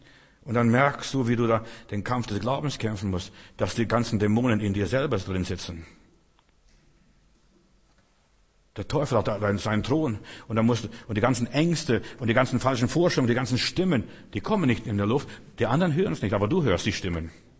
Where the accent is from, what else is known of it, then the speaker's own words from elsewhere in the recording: Bavaria, Germany; ich bin ja in Bayern groß geworden.